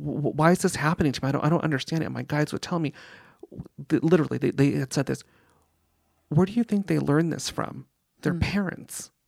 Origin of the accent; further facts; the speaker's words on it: North Hollywood, California, United States; I lived in the Valley. I grew up in the Valley.